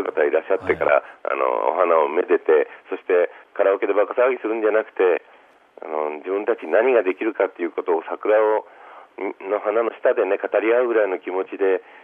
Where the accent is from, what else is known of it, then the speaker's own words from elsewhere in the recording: Kobe, Hyogo, Japan; 自分は神戸の人間だから思うのかもしれませんけども